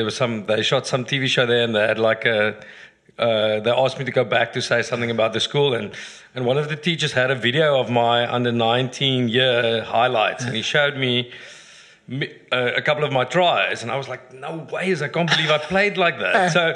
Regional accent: South Africa; my dad's a Dutch Reformed minister. I grew up in Ingekerk.

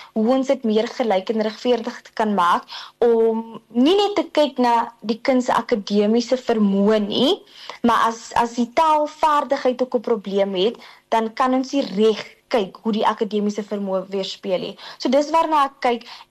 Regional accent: Upington, Northern Cape, South Africa; So ek het in Upington grootgeword in die Noord-Kaap.

